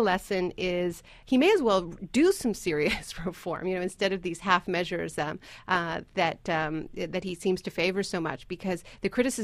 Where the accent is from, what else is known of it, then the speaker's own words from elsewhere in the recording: Canada; born there; I'm American and Canadian. Both my parents are American, and I was born in Canada. So I've always had I literally have dual citizenship.